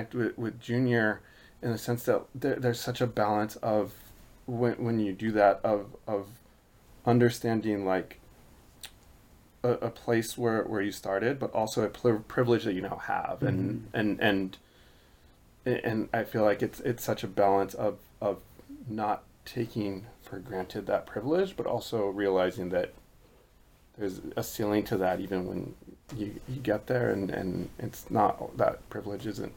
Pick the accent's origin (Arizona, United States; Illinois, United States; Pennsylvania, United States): Arizona, United States; I grew up in Arizona, but been here a while.